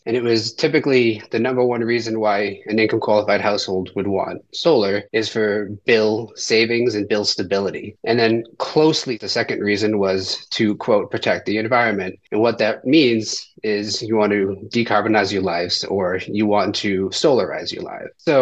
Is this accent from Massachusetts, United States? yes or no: yes; Massachusetts, United States; I'm from Massachusetts and the fact that they're doing better than us right now is driving me personally insane.